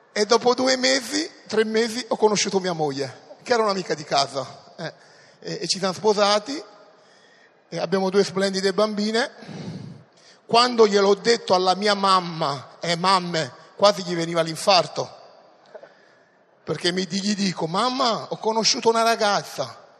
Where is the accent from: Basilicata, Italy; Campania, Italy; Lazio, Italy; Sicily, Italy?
Campania, Italy; Naples; Io sono di Napoli, eravamo lì a Roma, c'era mia mamma e mia sorella.